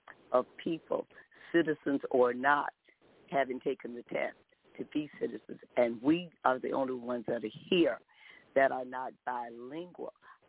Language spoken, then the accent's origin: English; the South, United States; As I came from the South, I mean, if I say rat now instead of right now, it's not because of a dialect.